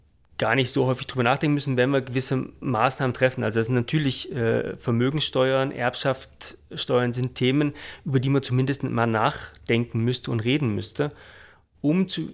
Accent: Germany; Also jetzt, ob ich jetzt als Deutscher für Deutschland spreche oder in Österreich ist oder Europa allgemein

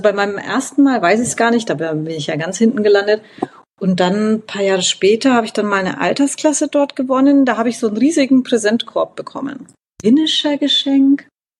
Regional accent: Herzogenaurach, Bavaria, Germany; ich komme aus Herzogenaurach und ist ja hier Sportstadt auch.

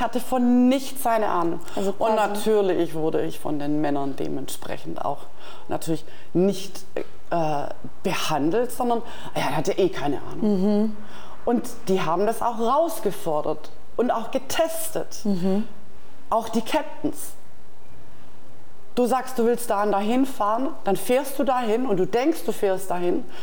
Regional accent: Baden-Württemberg, Germany; Baden-Württemberg, Schwäbische Alb.

